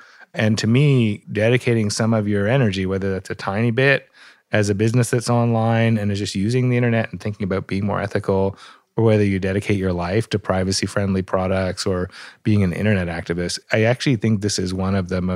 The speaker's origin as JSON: {"language": "English", "country": "Canada", "said": "also being a Canadian looking over the border."}